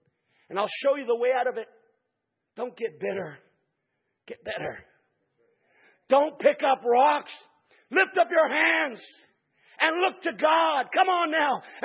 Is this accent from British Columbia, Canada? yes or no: no; Hamilton, Ontario, Canada; When I was a kid growing up in Hamilton, just not far from here, I lived in a place next door to me.